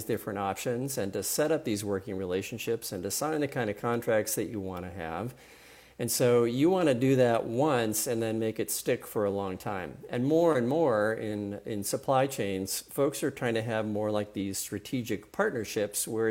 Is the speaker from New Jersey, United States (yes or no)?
no; San Diego, California, United States; Okay, so I'm at UW, but I got to admit I'm originally from San Diego